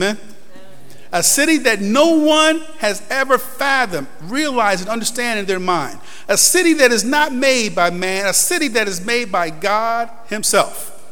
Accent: Rochester, New York, United States; I'm from Rochester. When I hop on Interstate I-90, the first sign I see is a sign that says Rochester and Buffalo.

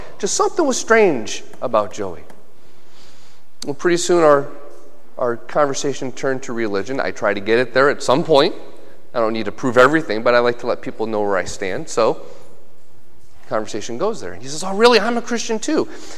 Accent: Union Springs, United States; Now, keep in mind, this is happening in Tennessee. I grew up in Union Springs. I don't know this guy.

